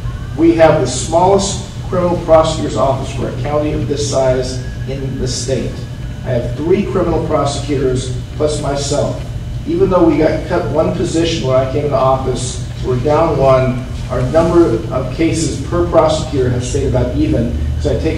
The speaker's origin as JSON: {"language": "English", "town": "Salem", "region": "Oregon", "country": "United States", "tie": "born or raised there", "said": "Before that, I grew up over in South Salem, went to South High."}